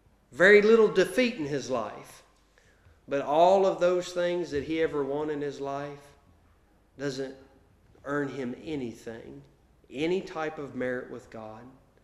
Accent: United States; Being an American, I don't understand it all.

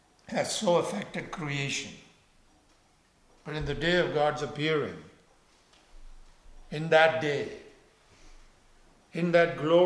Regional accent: India; moved away; as I grew up in India about animals.

